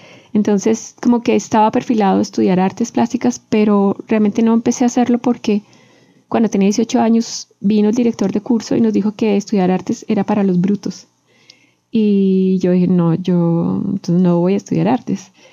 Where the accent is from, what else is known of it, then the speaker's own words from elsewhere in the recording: Bogotá, Colombia; Yo soy bogotana. Nací en la Clínica Comuneros, en la calle Sexta con carrera 30. Y mis padres también son bogotanos.